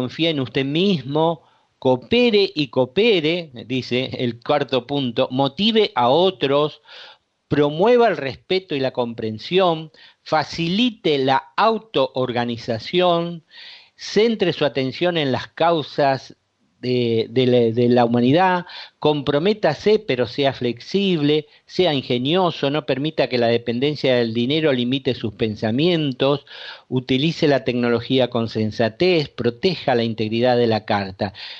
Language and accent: Spanish; Rosario, Santa Fe, Argentina; en mi ciudad natal, en Rosario